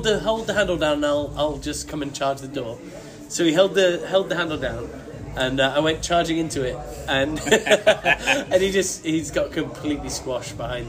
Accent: England, United Kingdom; There was I did notice something as an Englishman in America when I went there on holiday, like 5 years ago

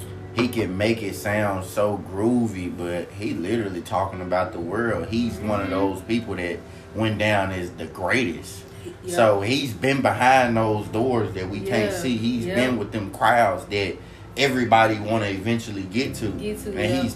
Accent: Chicago, Illinois, United States; So where I grew up in Chicago, Englewood, I grew up on 59th and, well, West 60th Place, 59th and Eggleston.

